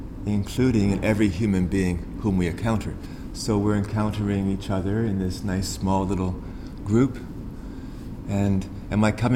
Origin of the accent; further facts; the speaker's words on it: Vancouver, British Columbia, Canada; and I'm from Vancouver via a few other places.